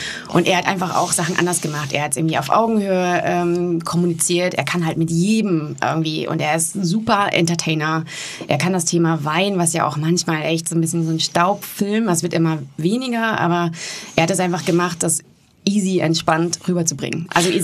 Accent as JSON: {"language": "German", "town": "Warendorf", "region": "North Rhine-Westphalia", "country": "Germany", "tie": "born or raised there"}